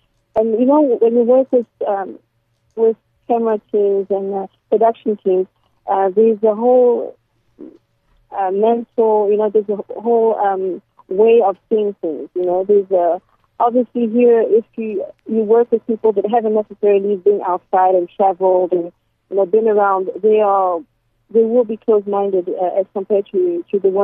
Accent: South Africa; moved away; I grew up in South Africa. I moved since 89.

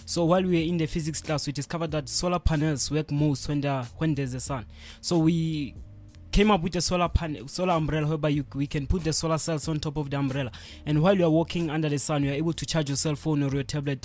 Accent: Mabopane, Gauteng, South Africa; Yes, I'm from Mabopane in Winterveld.

